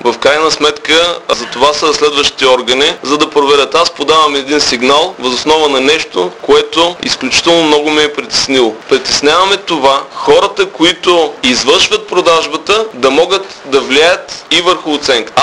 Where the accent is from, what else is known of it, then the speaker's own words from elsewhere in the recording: Burgas, Burgas Province, Bulgaria; моят проблем като бургазлия е, че властта в Бургас